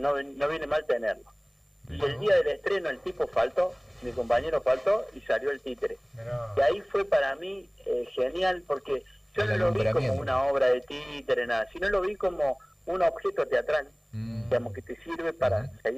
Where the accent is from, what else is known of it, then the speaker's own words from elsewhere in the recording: Córdoba, Argentina; now in Santa Fe, Argentina; Yo viví en el medio del campo, en Córdoba, pues yo soy cordobés, a pesar de que vivo en la ciudad de Santa Fe, pero soy cordobés.